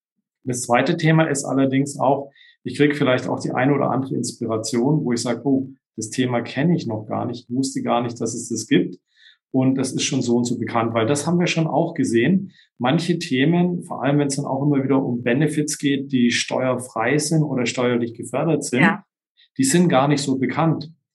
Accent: Baden-Württemberg, Germany; ich komme ja ursprünglich aus dem Schwabenland gebürtig.

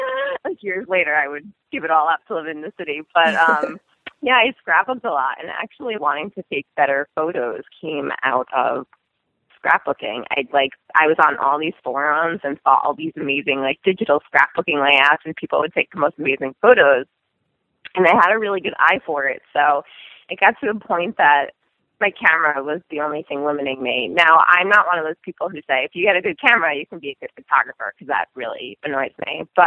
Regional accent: New York, United States; also born or lived in Maryland; now in Florida, United States; So I grew up in New York, but fast forwarding a bunch. I went to school in Maryland, actually, for landscape architecture. And I ended up moving to Florida after I graduated

